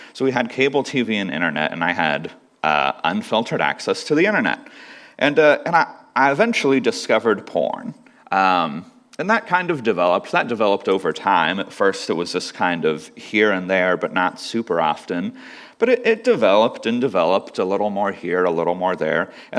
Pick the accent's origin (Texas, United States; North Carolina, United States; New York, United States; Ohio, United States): Ohio, United States; Xenia; So growing up, I grew up in Xenia. I lived in Xenia till I was about 13 years old. And I grew up in a Christian home.